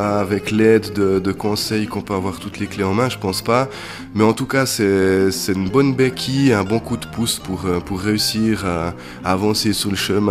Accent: Neuchâtel, Switzerland; moi j'ai effectué les demandes sur le canton de Neuchâtel en tant que Neuchâtelois

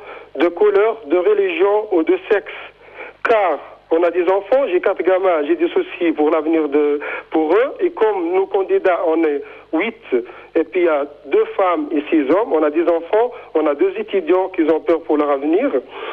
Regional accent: Switzerland; je suis tunisien, je suis suisse d'origine tunisienne

